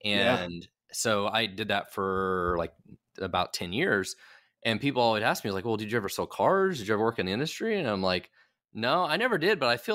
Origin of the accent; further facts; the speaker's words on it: Kansas City, Missouri, United States; but I'm from Kansas City, and Kansas City is home to Cerner.